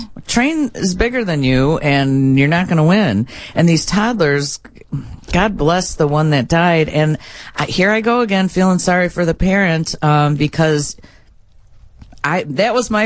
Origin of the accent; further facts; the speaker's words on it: Brookfield, Illinois, United States; I grew up in Brookfield. There was the Brookfield Zoo stop in Hollywood, the train station.